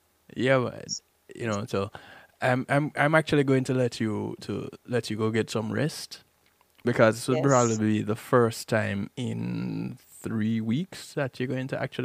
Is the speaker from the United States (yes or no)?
no; Jamaica; And as a Jamaican child myself